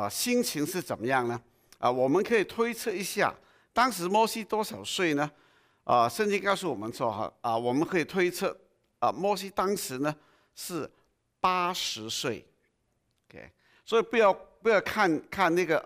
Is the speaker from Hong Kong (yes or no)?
yes; Hong Kong; Chinese is a second language; 对不起，我是香港人，所以我的国语。如果包容一下我的国语哈